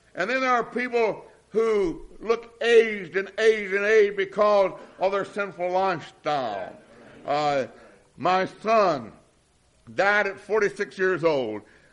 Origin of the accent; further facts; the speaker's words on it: Kentucky, United States; I remember growing up in Floyd County, Kentucky, and there was a neighbor named Mr. Fitzmosley.